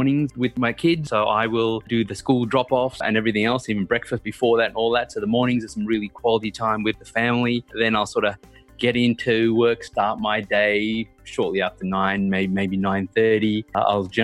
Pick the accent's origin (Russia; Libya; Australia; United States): Australia; Griffith, New South Wales; also born or lived in Sri Lanka; I was born in Sri Lanka, came to Australia when I was, well, about a month shy of my 9th birthday. We grew up in a small country town called Griffith, which is about halfway between Sydney and Melbourne